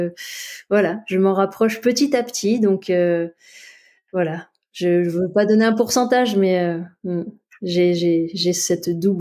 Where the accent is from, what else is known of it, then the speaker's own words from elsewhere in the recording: France; Alors après, ouais, j'ai grandi en France, hein, donc c'est délicat.